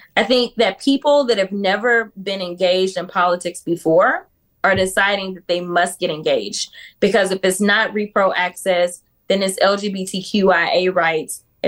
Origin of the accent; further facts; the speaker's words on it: Texas, United States; especially being a Texan and a woman